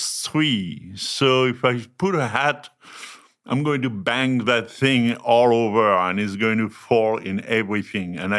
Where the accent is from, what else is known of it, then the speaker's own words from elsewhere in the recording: France; also born or lived in Paris / southwest France; From France, born and raised. I mean, I've been a little all over, so it was like either in the north of Paris or in the southwest.